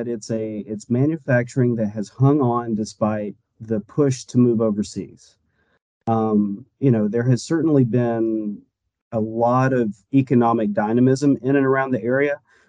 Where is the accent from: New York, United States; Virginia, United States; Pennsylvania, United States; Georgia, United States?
Georgia, United States; Dalton; growing up in and around the Dalton area in the 80s was like sort of like Bart Simpson and Lisa Simpson growing up in Springfield